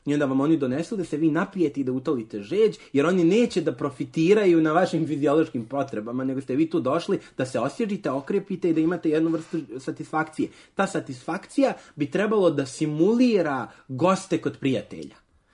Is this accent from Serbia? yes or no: yes; Serbia; kada dolazimo mi iz Srbije koji imamo vrlo sličan odnos prema životu